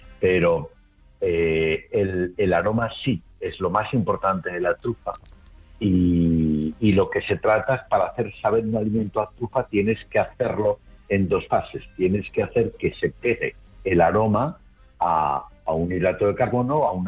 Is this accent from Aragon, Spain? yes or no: yes; Aragon, Spain; moved away; also born or lived in United States; nosotros somos de Aragón, yo tuve que emigrar unos años a Estados Unidos